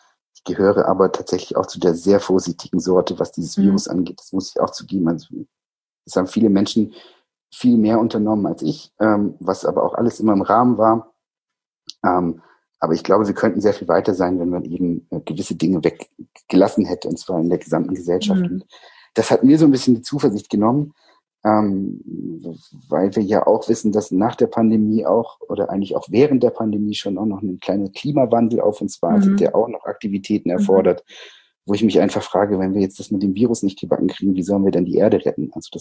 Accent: Baden-Württemberg, Germany; Ich komme aus dem Schwäbischen.

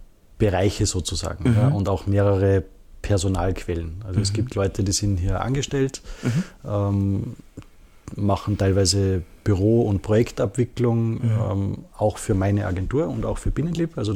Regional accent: Salzburg, Austria; Dann hatte natürlich schon Kontakte auch als Salzburger

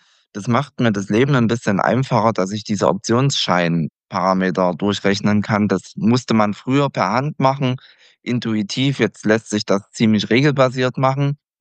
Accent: East Germany, Germany; now in Las Palmas de Gran Canaria, Spain; das Winterwetter in Deutschland, beziehungsweise in Ostdeutschland, wo ich herkomme, das ist nicht das Beste für mich gewesen.

